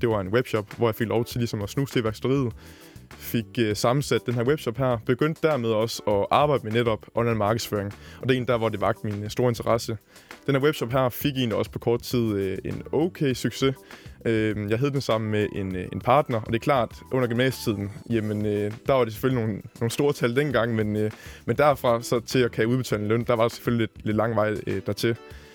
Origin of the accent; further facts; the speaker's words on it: Hjallerup, North Denmark Region, Denmark; Jeg er en bundedreng fra Hjallup, ja.